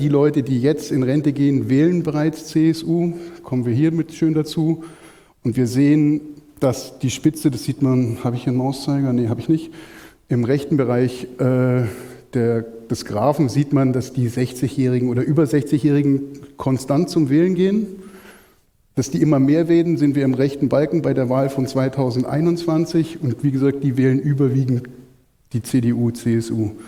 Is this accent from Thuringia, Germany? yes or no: no; Munich, Bavaria, Germany; born there; bin gebürtiger Münchner und seit Mitte der 90er in München so subkulturell relativ viel unterwegs